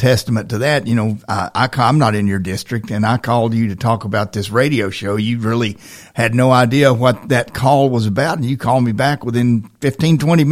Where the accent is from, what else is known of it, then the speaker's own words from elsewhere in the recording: Lawrenceburg, Tennessee, United States; By the way, I'm from Lawrenceburg, Tennessee, just down the road.